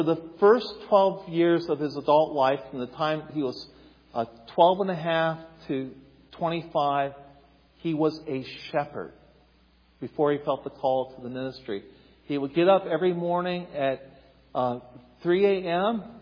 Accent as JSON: {"language": "English", "region": "Ohio", "country": "United States", "tie": "born or raised there", "accent": "Appalachian", "said": "if you're wondering where the accent comes from, I'm Appalachian. I'm from Eastern Ohio. I grew up on a farm with cattle, not with sheep."}